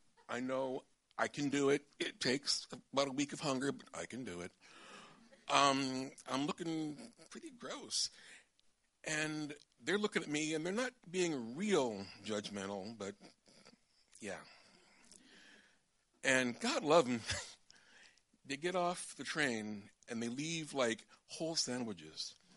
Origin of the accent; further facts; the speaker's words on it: United States; I'm dirty. I'm American. Demographically, I'm unsuited.